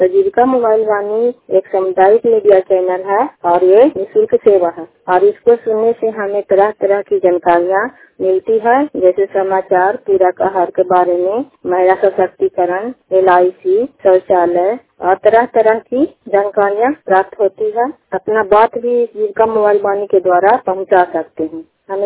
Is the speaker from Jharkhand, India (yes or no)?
no; Nishchalganj, Bihar, India; और मैं कंगसरा प्रखंड के निश्चलगंज गांव की निवासी हूँ और नालंदा जिला।